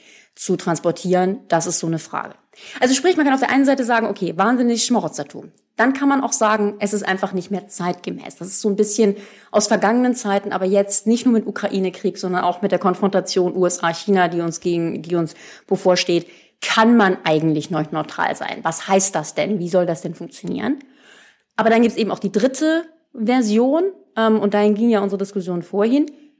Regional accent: Germany; er darf das als Österreicher mehr als ich als Deutsche

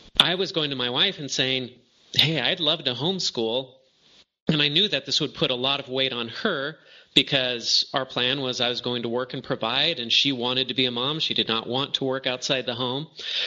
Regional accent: Arcadia, California, United States; And I grew up in Arcadia, California. As I was growing up, we had a lot of kids from Taiwan and China moving into my city

